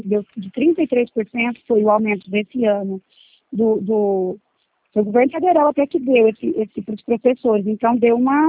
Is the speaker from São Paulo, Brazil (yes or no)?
yes; Franca, São Paulo, Brazil; Eu sou de Franca